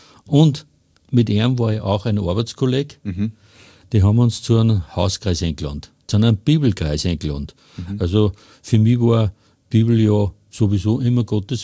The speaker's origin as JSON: {"language": "German", "town": "Hofkirchen im Traunkreis", "region": "Upper Austria", "country": "Austria", "said": "Ich komme aus Hofkirchen im Traunkreis und bin mittlerweile schon 66 Jahre."}